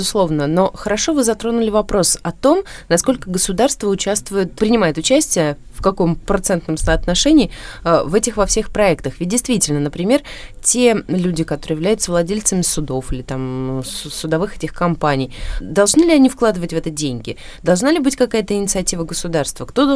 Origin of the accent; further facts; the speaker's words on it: Moscow, Russia; мы, москвичи, говорим